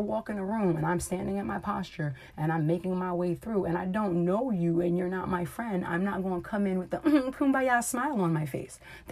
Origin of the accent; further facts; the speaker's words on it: Brooklyn, New York, United States; But, okay, so I'm from New York. I'm going to say that. And I grew up in Bed-Stuy.